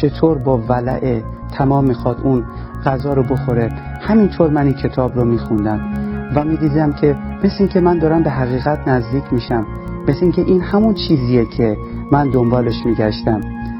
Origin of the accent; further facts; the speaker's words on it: Iran; born there; من در ایران به دنیا اومدم و از همون کودکی با چیزهایی در مورد خدا آشنا شدم